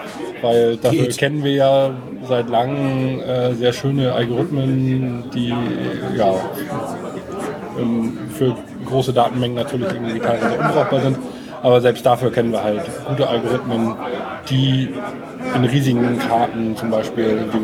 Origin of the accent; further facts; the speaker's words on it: Bad Segeberg, Schleswig-Holstein, Germany; now in Kiel, Germany; Ja, ursprünglich bin ich mal Segeberger gewesen. Also ich komme schon seit jeher aus dem Norden